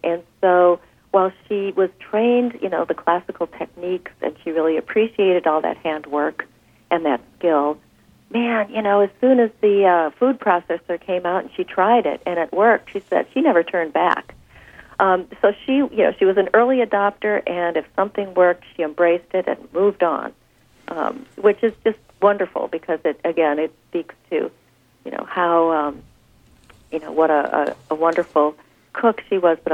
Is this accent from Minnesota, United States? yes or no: yes; Minnesota, United States; I mean, things like, when I was growing up in Minnesota, we didn't have, pita bread and naan.